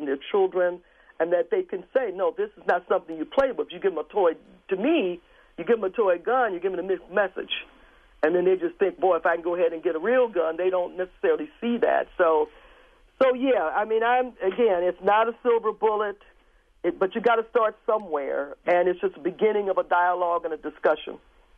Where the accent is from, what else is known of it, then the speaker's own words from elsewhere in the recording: Milwaukee, Wisconsin, United States; I mean, we see many, many things going on, and I'm born and raised in Milwaukee, and just amazed at the change over the decades in terms of guns that we never knew about.